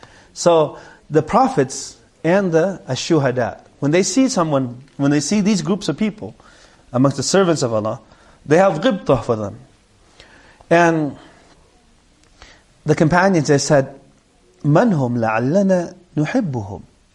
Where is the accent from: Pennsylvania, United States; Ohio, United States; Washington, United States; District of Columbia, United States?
Washington, United States; Seattle; also born or lived in Vietnam; You know, I grew up in Seattle.